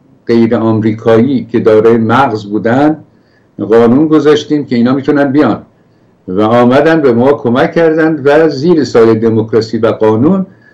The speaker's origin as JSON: {"language": "Persian", "country": "Iran", "said": "رسید بود کجایی هستی، گفتم ایرانی"}